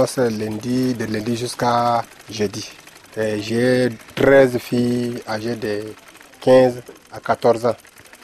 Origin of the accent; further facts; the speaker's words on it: Nigeria; born there; French is a second language; Je suis né au Nigeria. Donc, je suis nationaliste nigérien.